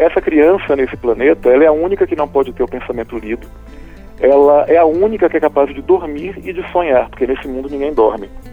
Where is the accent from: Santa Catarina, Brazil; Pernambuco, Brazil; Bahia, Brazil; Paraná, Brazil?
Bahia, Brazil; Salvador; que é de onde eu nasci, né? Eu sou originário de Salvador.